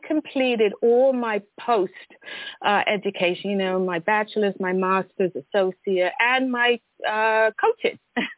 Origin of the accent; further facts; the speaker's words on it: Oxford, South East England, United Kingdom; now in United States; so I was born and raised in Oxford, England